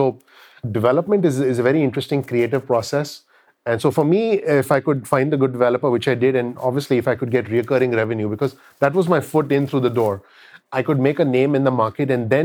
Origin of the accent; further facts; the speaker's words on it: India; first language Hindi; English is a second language; I was born and raised in India. And so I can not only converse Hindi, which is my native tongue